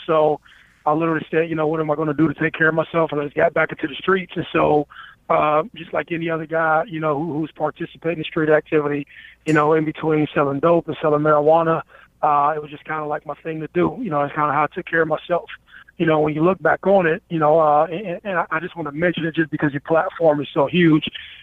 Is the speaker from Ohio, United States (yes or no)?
yes; Youngstown, Ohio, United States; You know, I ran with guys in my neighborhood. I come from Youngstown.